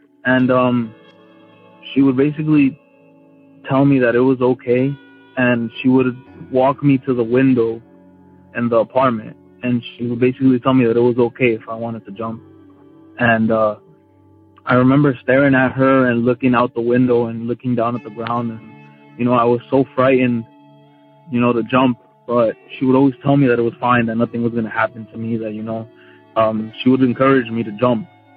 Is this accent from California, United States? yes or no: yes; California, United States; I'm from California, and first and foremost, I want to say I found out about your show.